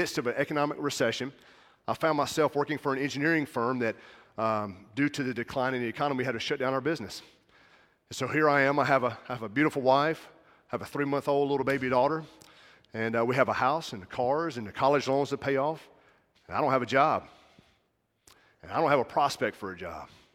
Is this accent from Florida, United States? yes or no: no; Georgia, United States; And for you from South Carolina, I'm from Georgia.